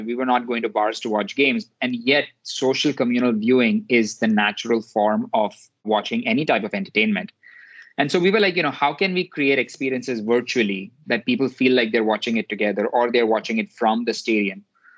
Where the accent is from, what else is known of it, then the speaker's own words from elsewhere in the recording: India; I grew up in India.